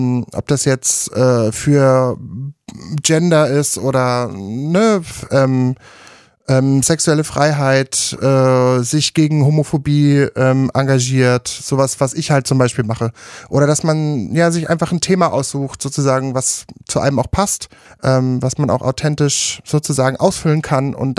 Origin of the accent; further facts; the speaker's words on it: Brandenburg, Germany; born there; Naja, ich bin ja geborener Brandenburger